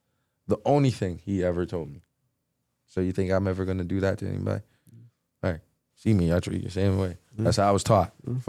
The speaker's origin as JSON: {"language": "English", "town": "Lubumbashi", "region": "Haut-Katanga", "country": "DR Congo", "said": "I'm like, jeez, how does this guy know I'm from Lubumbashi?"}